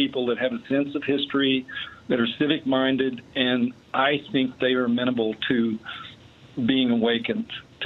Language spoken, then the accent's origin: English; Oklahoma, United States; I know I'm from Oklahoma.